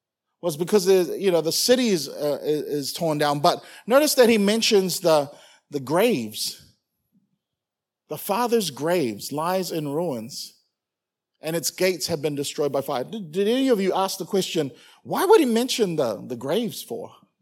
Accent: Auckland, New Zealand; I grew up in Auckland. If anything was to happen in Auckland, you immediately think about your family, your friends back home.

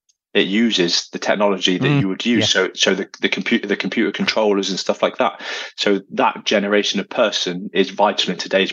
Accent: Scotland, United Kingdom; So most of my childhood, I grew up in Scotland, in the Highlands.

